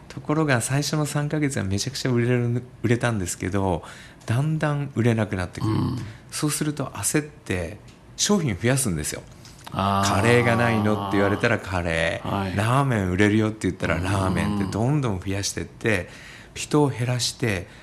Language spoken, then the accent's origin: Japanese; Kanto, Japan; で僕は関東ですから